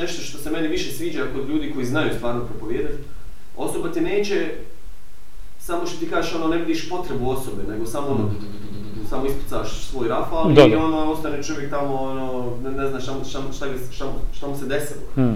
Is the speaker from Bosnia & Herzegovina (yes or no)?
yes; Bosnia & Herzegovina; on pitao mene odakle sam ja sam rekao iz Bosne